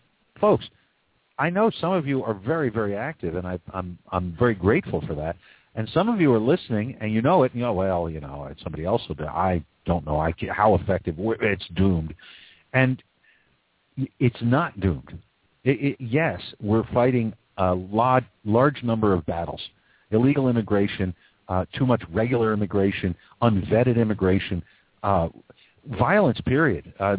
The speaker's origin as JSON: {"language": "English", "town": "Philadelphia", "region": "Pennsylvania", "country": "United States", "tie": "born or raised there", "first_language": "Ebonics", "said": "Like I said, I grew up in Philly, and I happen to be a native Ebonic speaker, among other, you know, English, because that's what we spoke."}